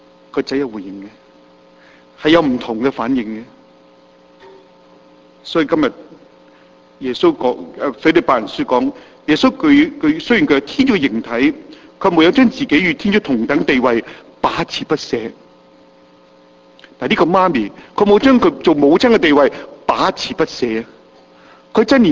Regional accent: China; 特别我中国人呢样好重要噶嘛

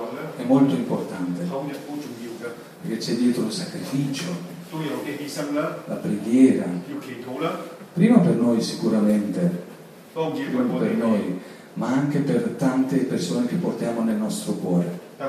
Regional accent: Bolzano, Trentino-Alto Adige, Italy; first language German; Italian is a second language; Vengo da Bolzano, è una città nel nord d'Italia, molto vicino all'Austria, e perciò mia madre lingua è tedesca.

